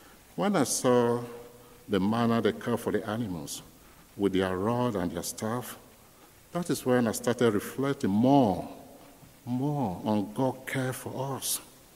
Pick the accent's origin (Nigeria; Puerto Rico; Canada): Nigeria; South; English is a second language; When I was growing up in Nigeria, I came from the southern part of Nigeria, the south. We are farmers.